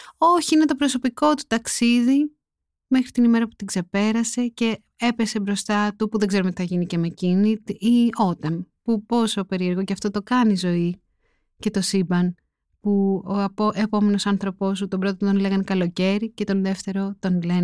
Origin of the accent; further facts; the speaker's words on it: Glyfada, Attica, Greece; επειδή μεγάλωσα στη Γλυφάδα